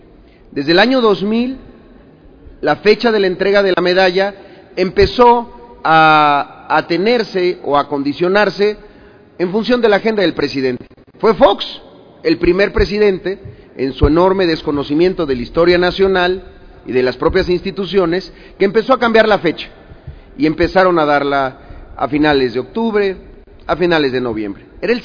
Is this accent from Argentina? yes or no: no; Chiapas, Mexico; siempre somos senadores chiapanecos quienes integramos esa comisión.